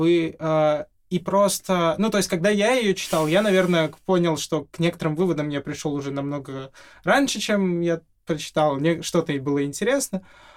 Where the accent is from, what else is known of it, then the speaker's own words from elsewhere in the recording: Belarus; Терпение, мы же белорусы.